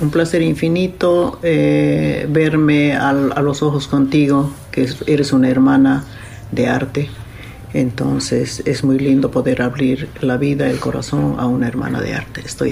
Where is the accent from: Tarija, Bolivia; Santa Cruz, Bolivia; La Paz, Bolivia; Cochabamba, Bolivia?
Tarija, Bolivia; Yo nací en Tarija, una ciudad pequeña. Entonces comencé allá en un conservatorio gratuito